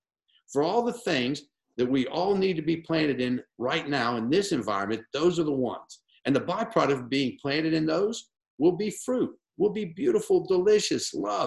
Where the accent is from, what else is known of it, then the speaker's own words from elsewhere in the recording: Florida, United States; So I grew up in Florida in a house in the middle of an orange grove.